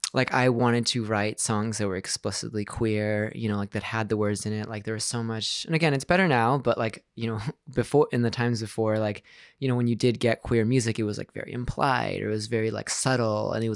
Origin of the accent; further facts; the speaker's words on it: Chicago, Illinois, United States; And, you know, where I grew up in Chicago, you know, it's like